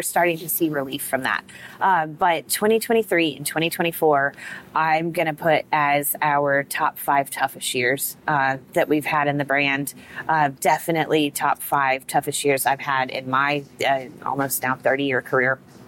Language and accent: English; Oklahoma, United States; also born or lived in Wyoming; now in Texas, United States; I was born in Wyoming, raised in Oklahoma, and I've been migrating south apparently my whole life.